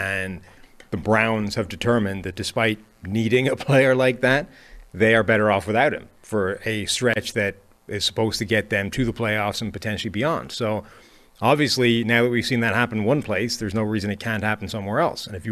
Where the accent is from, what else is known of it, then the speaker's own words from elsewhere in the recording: Ireland; So I'm going to go with Ellis Roche on the basis that I'm Irish.